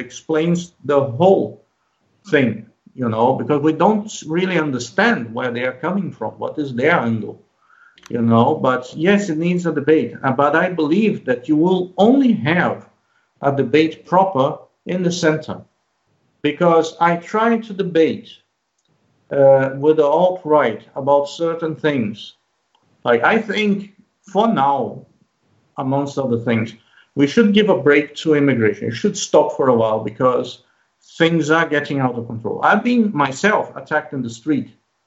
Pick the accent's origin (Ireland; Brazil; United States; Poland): Brazil; born there; English is a second language; The fact that I was born in Brazil overrules any common sense, any logic, any fact, any point, anything.